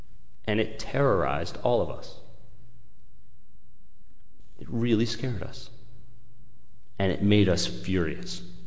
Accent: United States; that's my experience as an American

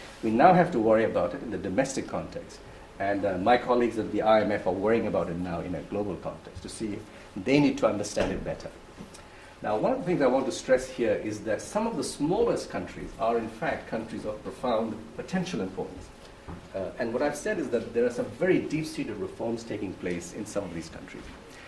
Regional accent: Bangladesh; I'm from Bangladesh.

